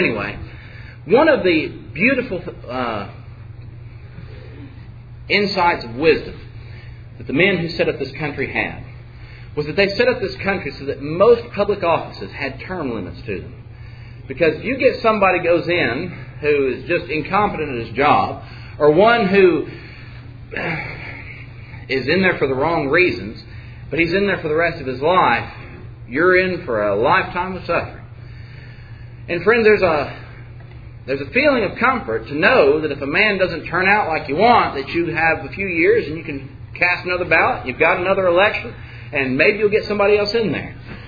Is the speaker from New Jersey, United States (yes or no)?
no; Texas, United States; now in Georgia, United States; I came from Texas where folks aren't so nice. You Georgians are very sweet.